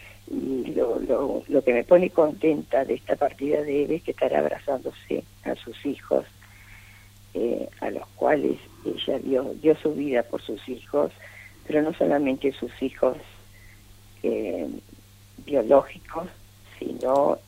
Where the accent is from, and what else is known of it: Argentina